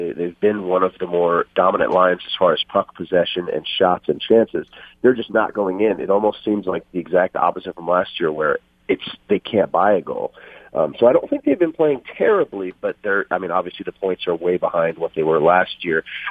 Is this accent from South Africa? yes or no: no; Denver, Colorado, United States; now in Las Vegas, United States; I grew up in Denver, where you have 4 professional teams in every major sport, and then I moved to Vegas, and I've been out here for 11 years.